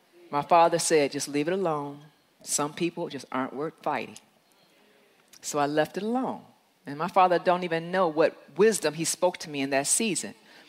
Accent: Detroit, Michigan, United States; I'm from Detroit. First thing we want to talk about is where we from.

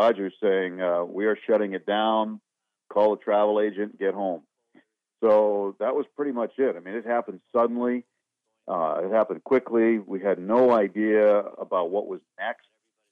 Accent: Nashua, New Hampshire, United States; I mean, I figured if we're going to do one in New Hampshire, we're going to do one in my hometown of Nashua while I'm here

